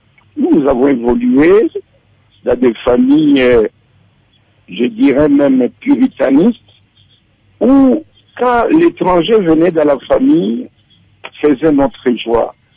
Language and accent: French; Kivu, DR Congo; Moi, je suis du Kivu, un Mswahili.